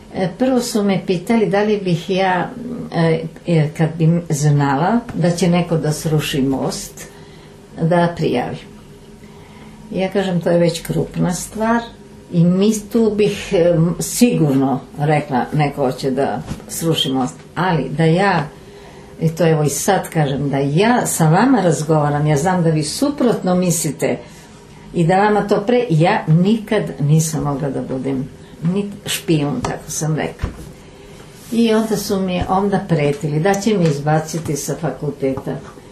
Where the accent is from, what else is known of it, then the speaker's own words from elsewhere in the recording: Belgrade, Serbia; Mi smo izbjegli u Obrenovac i Obrenovac nas je jako lepo primio i ja volim prosto njih kao moj rodni grad, kao Beograd.